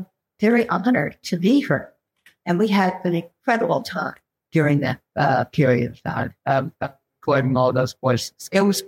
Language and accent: English; Texas, United States; there was a show, a live show, when I was growing up in Texas.